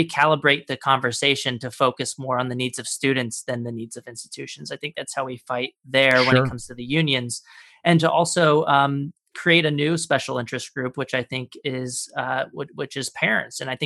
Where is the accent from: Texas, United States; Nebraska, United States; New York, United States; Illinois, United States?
Texas, United States; San Antonio; Yeah, I grew up in San Antonio, Texas, and went through the public education system all through K through 12.